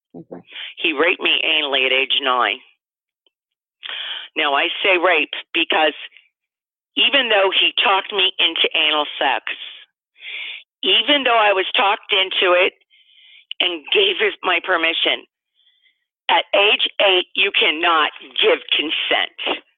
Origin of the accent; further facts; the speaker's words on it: Wilmington, California, United States; I grew up in Wilmington, California. It's a ghetto in California. I was the only blue-eyed freckle-faced girl in my school.